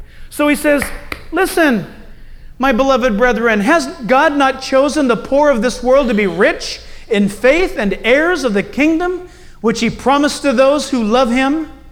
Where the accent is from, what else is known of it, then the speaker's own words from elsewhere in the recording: United States; when you walk into a hotel in a foreign country, and because I'm an American